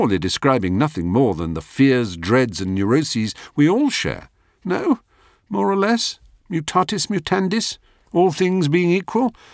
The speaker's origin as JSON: {"language": "English", "region": "England", "country": "United Kingdom", "said": "I am English, tweedy, pucker, confident, establishment, self-assured, in charge."}